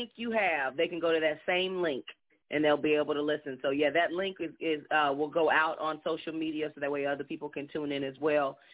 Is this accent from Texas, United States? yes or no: yes; Fort Worth, Texas, United States; Oh, I'm from Fort Worth. I'm in Fort Worth all the time.